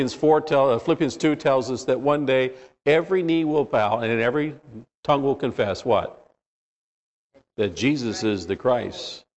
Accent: Norwalk, California, United States; guy I grew up with when I was growing up in the little church we grew up in Norwalk, California.

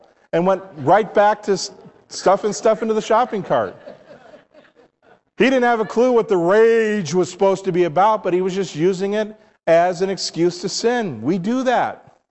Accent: New York, United States; I grew up in New York, and we have four seasons, you know, summer, fall, winter, and spring.

